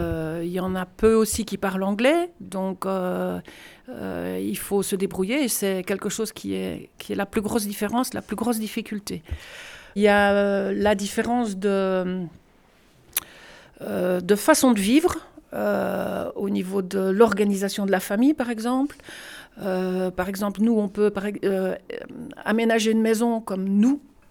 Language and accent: French; Belgium; now in Vialas, France; je vis ici depuis 8 ans. Voilà, je suis belge.